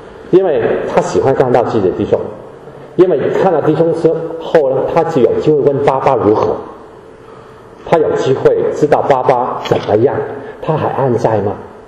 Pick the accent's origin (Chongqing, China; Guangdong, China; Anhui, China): Guangdong, China; 他是一个我们广东人来说是哭